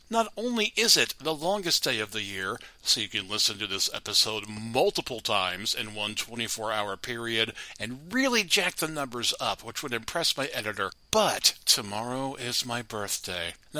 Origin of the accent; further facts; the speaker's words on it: United States; I'm probably not pronouncing that right. I'm American, please forgive me.